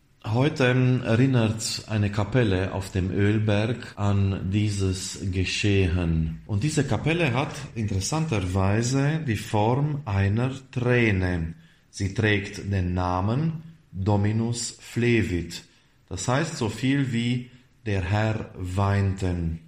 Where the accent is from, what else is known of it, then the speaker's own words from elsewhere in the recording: Transylvania, Romania; so auch bei uns in Siebenbürgen, in unserer evangelischen Kirche, die Siebenbürger Sachsen.